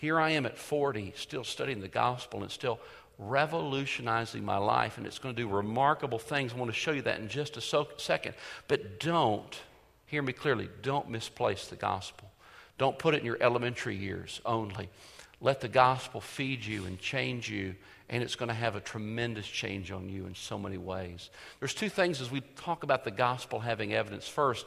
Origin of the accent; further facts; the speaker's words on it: Kentucky, United States; Really what I was going to do growing up in Kentucky, I was told large churches had gyms